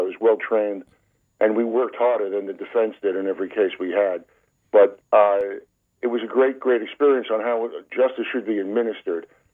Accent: New York, United States; I'm from New York, of course, and I grew up in Brooklyn.

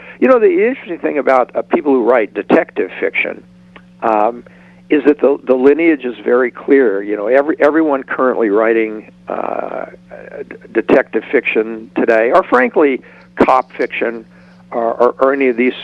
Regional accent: Louisiana, United States; now in Los Angeles, United States; Well, I'm originally from Louisiana.

